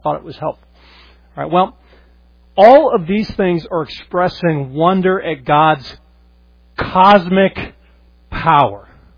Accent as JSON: {"language": "English", "region": "Colorado", "country": "United States", "tie": "born or raised there", "said": "I grew up in Colorado, in the West. I've never seen the Grand Canyon."}